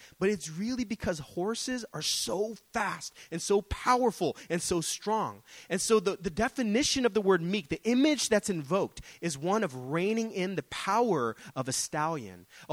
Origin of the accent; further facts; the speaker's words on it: United States; I was like, of course, I'm American. I'm stupid.